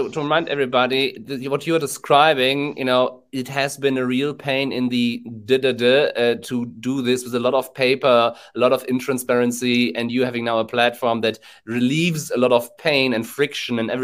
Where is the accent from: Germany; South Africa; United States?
Germany; English is a second language; we are talking English as two German dudes, so probably there might be a reason for that.